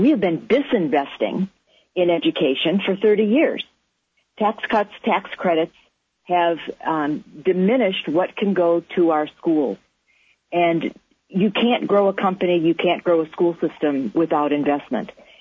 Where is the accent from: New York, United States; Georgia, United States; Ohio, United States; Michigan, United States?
Michigan, United States; Detroit; I was born and raised in Detroit, so I know what poverty looks like based on the community in which we live.